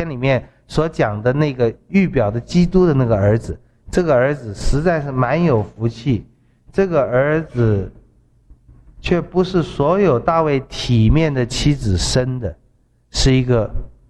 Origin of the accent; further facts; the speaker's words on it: China; 我们中国人都会讲死葬那么丰富，不如活的时候对人家好一点啊